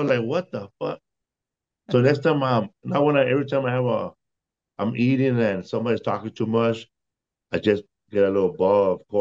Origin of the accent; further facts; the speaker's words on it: California, United States; because I'm from California. You know, we don't have too much soul food over here